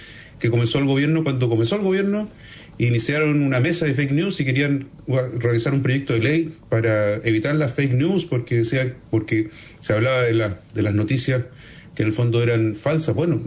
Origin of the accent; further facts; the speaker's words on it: Valparaíso, Chile; Mira, para los que somos acá de Valparaíso